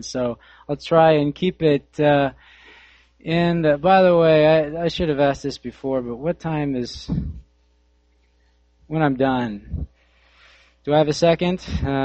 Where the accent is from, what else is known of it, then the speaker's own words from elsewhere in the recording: Haysville, Kansas, United States; We were coming up from Oklahoma yesterday on the turnpike, and I grew up in Hayesville, and we were getting close.